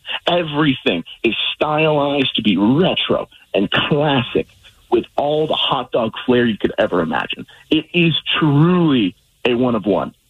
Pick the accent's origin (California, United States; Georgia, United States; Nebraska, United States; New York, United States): Georgia, United States; both of us are from the East Coast as well. I'm from Georgia.